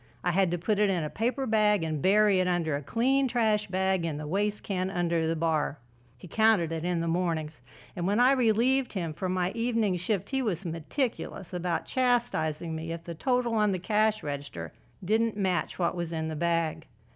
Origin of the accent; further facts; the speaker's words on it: Indiana, United States; also born or lived in Georgia / South Carolina; I'm originally from Southern Indiana. I lived in Georgia and South Carolina. I do know that vernacular.